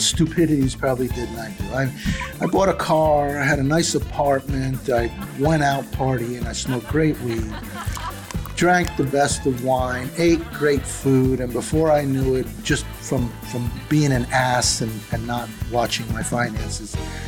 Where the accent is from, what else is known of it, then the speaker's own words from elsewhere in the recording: New York, United States; you know, I'm a New Yorker at heart and at speech. So I don't hold back.